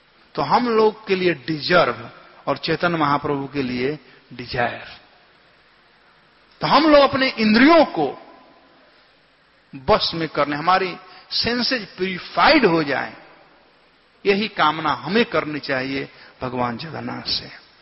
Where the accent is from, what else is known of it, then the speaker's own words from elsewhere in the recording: Bihar, India; हमारे यहां बिहार में कहते हैं तीन दिन का पहुना और चार दिन के केहुना